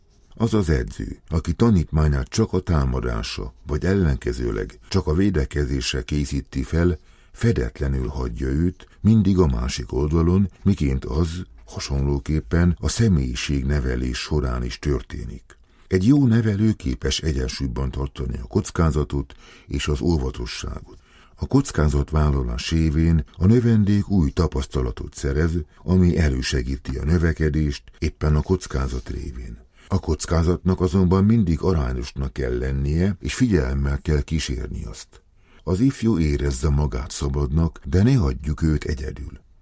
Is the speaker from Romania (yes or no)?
no; Hungary; de köszönni, mert magyar vagyok.